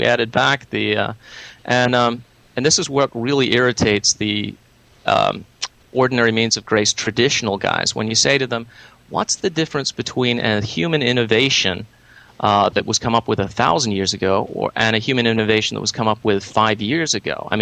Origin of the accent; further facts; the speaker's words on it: United Kingdom; because I'm originally from Britain.